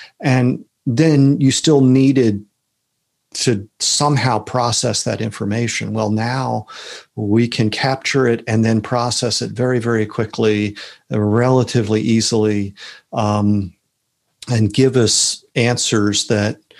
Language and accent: English; Pennsylvania, United States; I was born and raised in Lower Bucks County, Pennsylvania, which is suburbs of Philadelphia.